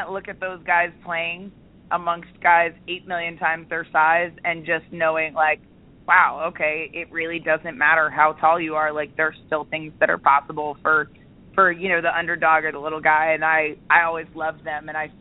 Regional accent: Vero Beach, Florida, United States; playing in my home state of Florida.

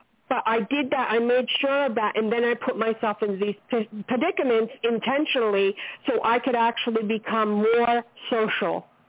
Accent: New York, United States; How you doing? What you doing today? I'm from New York, blah, blah, blah, blah, blah.

